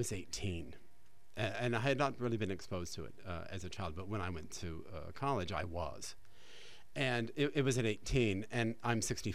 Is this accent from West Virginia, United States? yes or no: yes; West Virginia, United States; I'm from West Virginia, so I can say that.